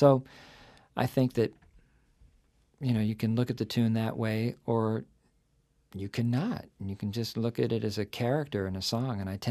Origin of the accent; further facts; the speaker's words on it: Brooklyn, New York, United States; I'm from Brooklyn, yeah.